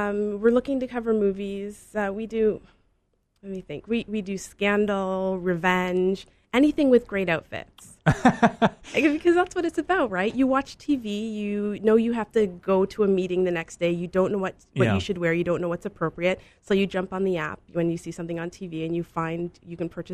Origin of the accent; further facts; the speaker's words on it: Waterloo, Ontario, Canada; Because it's funny because I grew up here in Waterloo. I didn't stay on residence when I went to University of Waterloo.